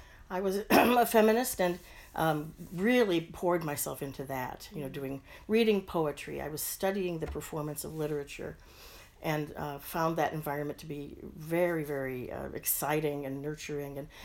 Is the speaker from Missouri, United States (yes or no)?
yes; Springfield, Missouri, United States; I grew up in Springfield, Missouri, a very conservative community, as a Catholic, in the midst of very Protestant, very evangelical people.